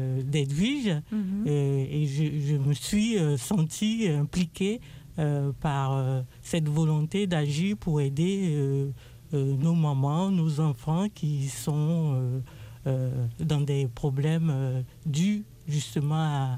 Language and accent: French; Côte d’Ivoire; moi je suis originaire de Côte d'Ivoire